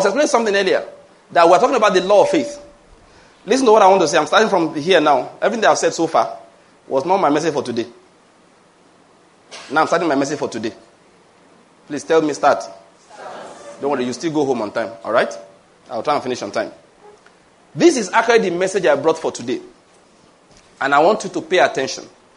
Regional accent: Western Nigeria, Nigeria; This is Eastern Nigeria. You know, maybe that's part of my issue. I grew up in the West.

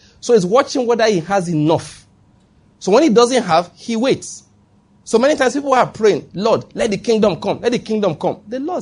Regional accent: Nigeria; I'm a Nigerian citizen. I'm a Enugu resident.

